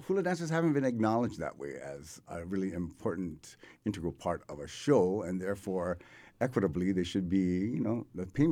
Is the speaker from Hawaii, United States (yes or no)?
yes; Hawaii, United States; But we really, foundationally, I feel that we are Hawaiian, and it grows from that place.